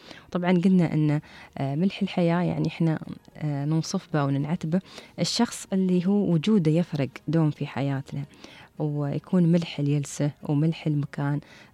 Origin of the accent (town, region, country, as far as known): United Arab Emirates